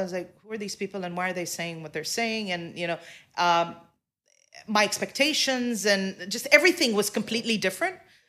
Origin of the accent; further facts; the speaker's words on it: Tanzania; also born or lived in Kuwait / London, United Kingdom / Switzerland; So I grew up in Tanzania, Kuwait, London.